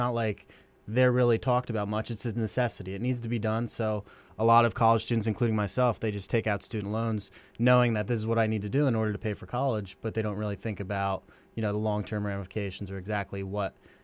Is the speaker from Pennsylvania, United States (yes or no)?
yes; Pennsylvania, United States; Okay, so yeah, I'm from the Lehigh Valley originally. I grew up here, and I am a fan of WDIY